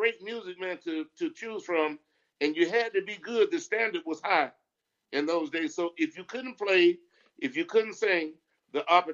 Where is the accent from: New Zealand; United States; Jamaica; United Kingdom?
United States; Arkansas; But, you know, I came from Arkansas. So my people raised me on